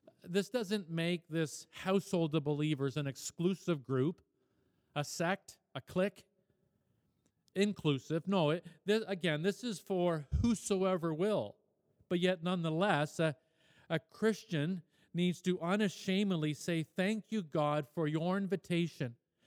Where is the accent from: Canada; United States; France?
Canada; born there; I was born in Canada, and thus upon registration of my birth, I became a Canadian citizen.